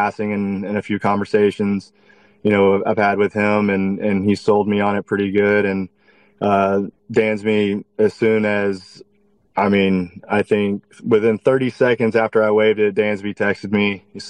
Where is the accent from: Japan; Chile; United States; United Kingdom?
United States; Dallas, Texas; Obviously my wife's from Houston. I'm from Dallas.